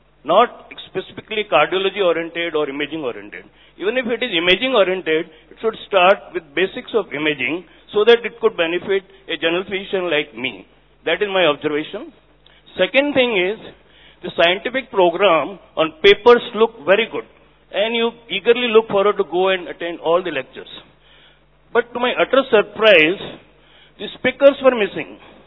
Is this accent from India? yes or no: yes; Jodhpur, Rajasthan, India; from Jodhpur.